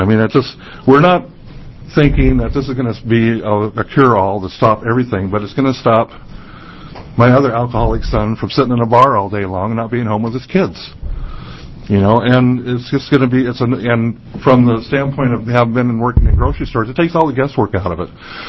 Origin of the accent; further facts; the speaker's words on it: Portland, United States; I'm from Portland.